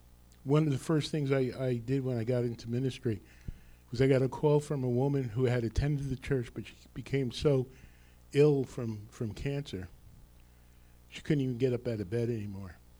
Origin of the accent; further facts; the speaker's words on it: Rutherford, New Jersey, United States; if you know anything about North Jersey, I grew up in Rutherford